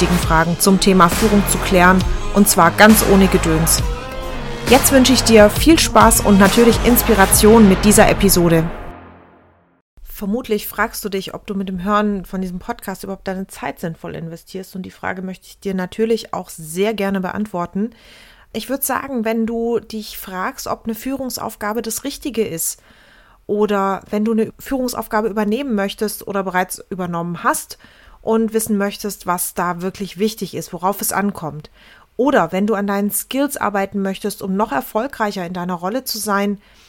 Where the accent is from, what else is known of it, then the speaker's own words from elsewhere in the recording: Baden-Württemberg, Germany; born there; accent: Swabian; Ich bin Baujahr 85, ich lebe in Düsseldorf, bin gebürtige Schwäbin, das hört man aber nur mit sehr geübtem Ohr.